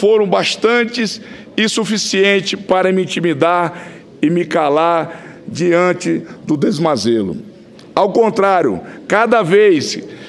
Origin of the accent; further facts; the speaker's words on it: Acre, Brazil; Sou do Acre, um estado que sofre com a falta das condições mínimas necessárias para alcançar o desenvolvimento econômico que já tem outros estados da federação.